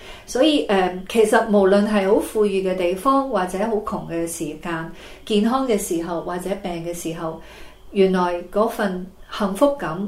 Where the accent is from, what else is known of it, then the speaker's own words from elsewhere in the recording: Hong Kong; also born or lived in England; 我自己呢是属于新移民的下一代，咁就在大约八岁的时候，七十年代末来香港的，咁我在香港长大